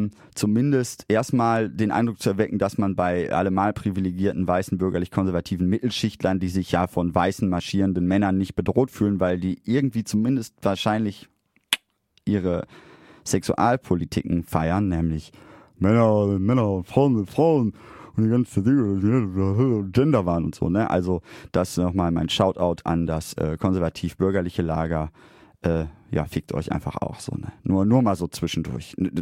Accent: Essen, North Rhine-Westphalia, Germany; Ich bin ja in Steele aufgewachsen, nicht in Steele, sondern in Essen.

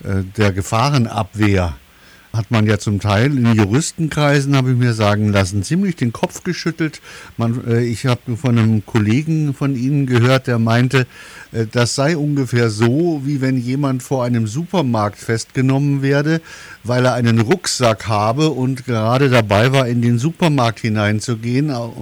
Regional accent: Erding, Bavaria, Germany; born there; Meine Geburtsstadt, was für eine Schande.

